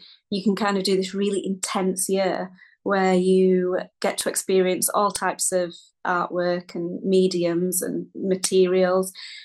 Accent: Holmfirth, Yorkshire and the Humber, United Kingdom; now in York, United Kingdom; So I'm currently in York, and I've been here probably for about 20 years now. Originally I'm from West Yorkshire.

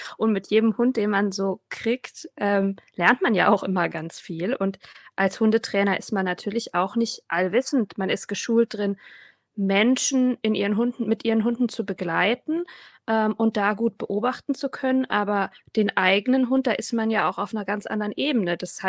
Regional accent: Erlangen, Bavaria, Germany; ich komme aus Erlangen, aus Franken, lebe dort mit meinem Mann, meinem Sohn und meiner Drahthaarwischlerhündin Lotta.

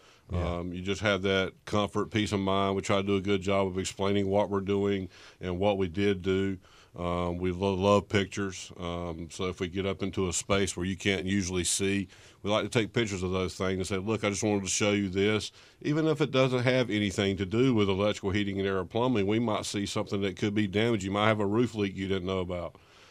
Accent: North Carolina, United States; moved away as an adult; You know me, I'm originally from North Carolina, moved here about almost 10 years ago, a couple months from being 10 years anyway.

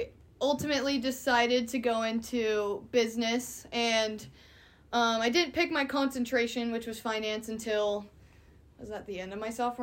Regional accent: Kalispell, Montana, United States; I am from Kalispell, Montana, born and raised.

